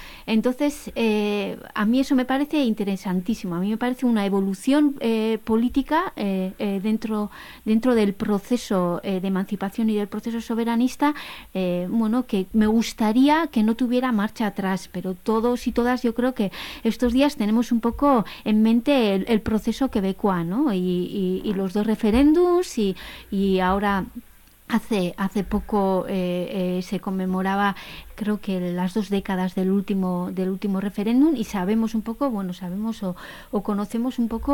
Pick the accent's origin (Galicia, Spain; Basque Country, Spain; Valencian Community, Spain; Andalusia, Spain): Basque Country, Spain; Y luego ya como vasca el día después de un referéndum secesionista en Europa